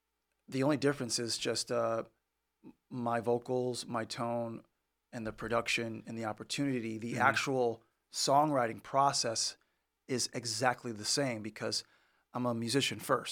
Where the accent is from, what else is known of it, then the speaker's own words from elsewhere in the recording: Inglewood, California, United States; Well, I grew up in Inglewood and grew up with my grandparents